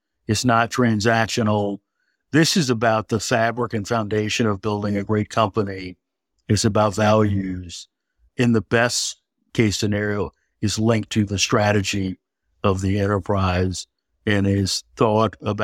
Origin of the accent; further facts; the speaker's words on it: St. Louis, Missouri, United States; in my hometown of St. Louis, Missouri